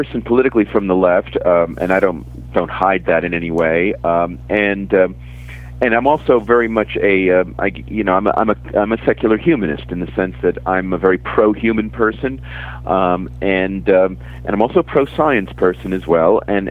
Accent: New York City, New York, United States; now in United Kingdom; I'm originally from New York City, and I moved to Britain permanently, I guess, 15 years ago. Though I had been schooled in Britain, I had gone to Cambridge, But it's only been in the last 15 years I've lived regularly in the United Kingdom.

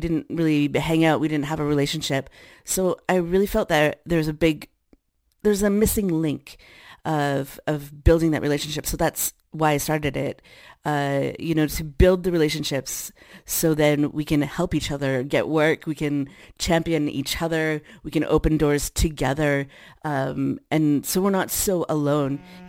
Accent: La Crête, Alberta, Canada; now in Toronto, Canada; I am a half-Cree, half-Mennonite cellist and composer. I'm originally from Treaty 8, Northern Alberta, North Tall Cree Reserve on my dad's side, Buffalo Head Hills, Lacrete, Alberta on my mom's side.

